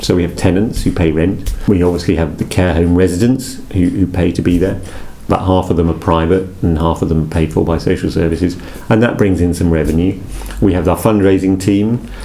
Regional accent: East of England, United Kingdom; I live just down the road. I live at the other end of Magdalen Street in Norwich. I'm from Norfolk.

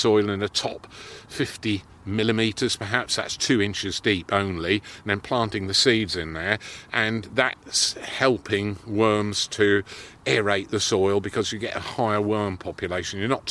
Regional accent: England, United Kingdom; But being English, we have funny habits in our country.

